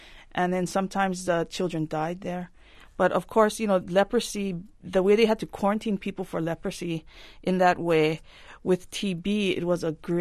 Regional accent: Hawaii, United States; first language Hawaiian Pidgin; Pidgin is a language. To me, it's my first language.

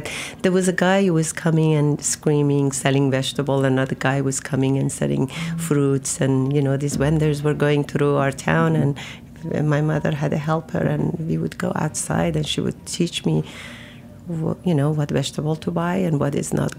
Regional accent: Isfahan, Iran; English is a second language; I grew up in Isfahan, which is the center of Iran, yeah.

